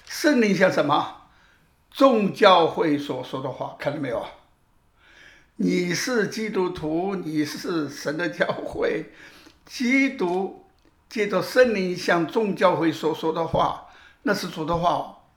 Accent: China

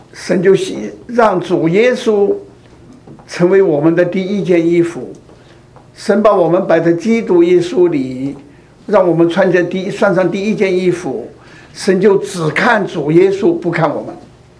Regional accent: Sichuan, China; 你看看，我是四川人，我们四川人啊要做那个咸肉

